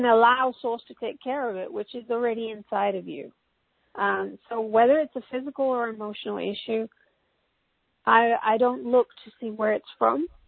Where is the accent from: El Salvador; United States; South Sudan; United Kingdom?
United Kingdom; England; I'm from England